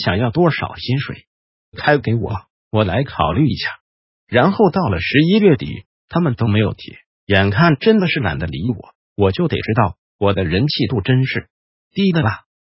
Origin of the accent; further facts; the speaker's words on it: Taiwan; 我们台湾人说垃圾食品垃圾吃的那种人